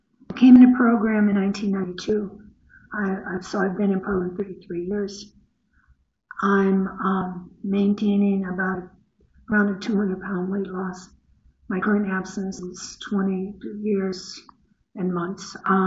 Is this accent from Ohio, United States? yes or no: yes; Akron, Ohio, United States; also born or lived in Boston; I was living in Boston area at the time, and I was born and raised in Akron, Ohio.